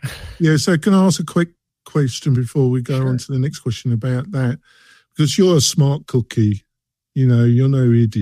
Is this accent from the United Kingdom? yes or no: yes; England, United Kingdom; Because I'm English, so... a bit like Scandinavian, we don't discuss money and that, but I do now.